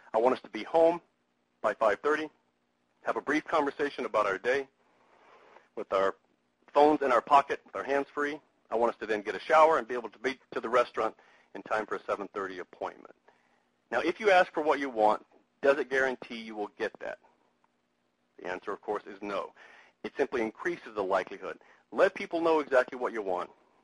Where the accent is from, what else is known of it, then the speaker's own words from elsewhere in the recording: Mississippi, United States; Growing up in Mississippi, parents would sometimes throw open the back door and say, "Y'all play pretty,"